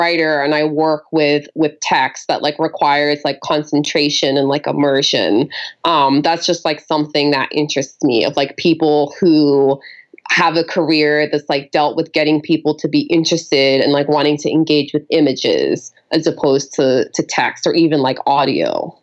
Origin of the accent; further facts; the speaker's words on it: Colombia; moved away as an adult; now in United States; my experience of growing up in Colombia as a child was just being told constantly, like, oh God, Colombia, it's so dangerous.